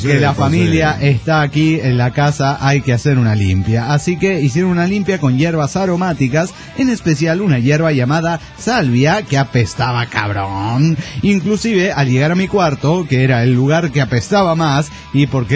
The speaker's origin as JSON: {"language": "Spanish", "town": "Mérida", "region": "Yucatán", "country": "Mexico", "said": "de Mérida, Yucatán."}